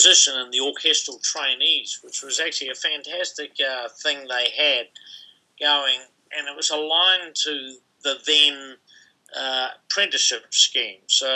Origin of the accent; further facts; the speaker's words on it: Invercargill, Southland, New Zealand; also born or lived in Christchurch / Gore; I was born in Christchurch and then lived the first 10 years of my life in the South Island. So my father got a job conducting the … We moved to Invercargill for 6 years